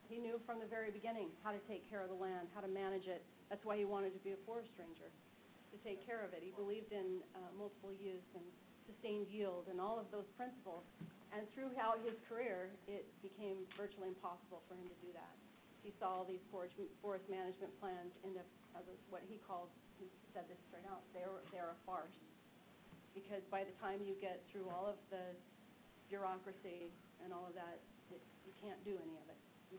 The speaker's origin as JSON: {"language": "English", "region": "Idaho", "country": "United States", "tie": "born or raised there", "also_born_or_lived": "Nevada / Flagstaff, Arizona / Sedona, Arizona / Phoenix, Arizona", "lives_now": "Utah, United States", "said": "I was born in Nevada, lived in Flagstaff and Sedona, and Phoenix, Arizona, lived for 3 years in a little town called Silver City, New Mexico, and finished high school in Idaho before I moved to Utah 27 years ago."}